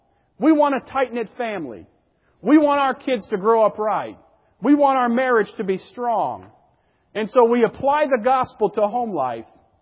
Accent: United States; Back where I grew up on the Connecticut River, they had the Shad Derby.

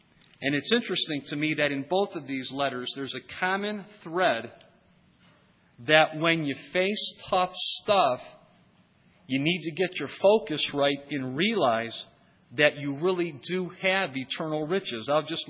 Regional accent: Ohio, United States; When I was growing up in Ohio, where we have snow

